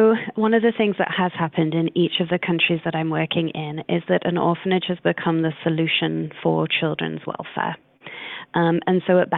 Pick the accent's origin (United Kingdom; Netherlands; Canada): United Kingdom; England; accent: British; moved away as an adult; now in United States; So I guess my accent has come out straight away in the conversation. So I'm British and I qualified as a social worker back in England and worked for Child Protective Services for a number of years.